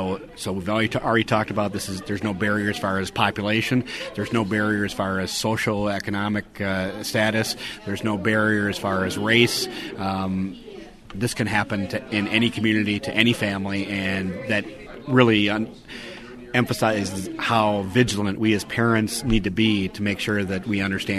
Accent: Green Bay, Wisconsin, United States; Well, you know, my hometown, we have a similar task force. Brown County, Green Bay area has a similar task force.

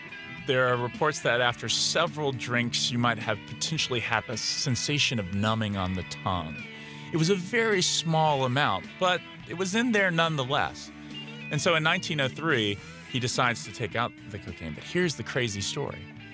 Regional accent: Atlanta, Georgia, United States; I grew up in Coke country. I grew up in Atlanta, Georgia.

